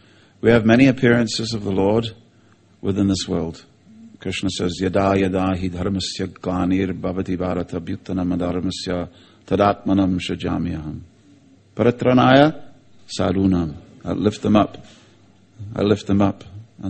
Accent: South West England, United Kingdom; And when I grew up in Cornwall, so a far distant place for me was sort of like London. It was way off to the north. I'd never been to London.

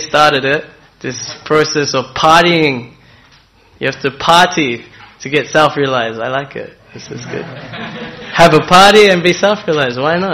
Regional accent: Melbourne, Victoria, Australia; In Australia, in my hometown, in Melbourne, they have a thing called White Night.

